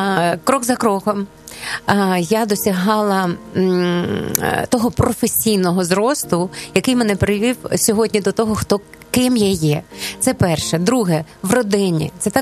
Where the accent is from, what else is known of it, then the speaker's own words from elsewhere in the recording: Zalishchyky, Ternopil Oblast, Ukraine; born there; Тому що я народилася на заході України. Це Заліщики, Тернопільська область. І це такий особливий край.